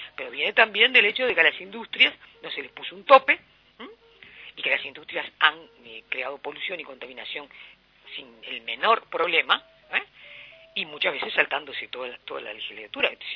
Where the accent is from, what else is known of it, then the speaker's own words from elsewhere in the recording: Montevideo, Uruguay; born there; yo nací en Montevideo por casualidad.